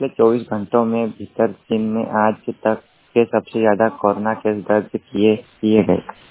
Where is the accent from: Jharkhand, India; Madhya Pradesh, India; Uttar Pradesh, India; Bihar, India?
Madhya Pradesh, India; Anjada; बड़ानी जिले के ग्राम पंचायत अंजाड़ा का निवासी हूँ।